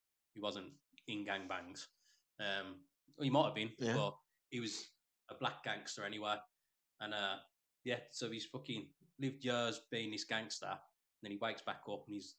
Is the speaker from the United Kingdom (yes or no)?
no; Canada; Fucking, we're all Canadian. Canada, Canada.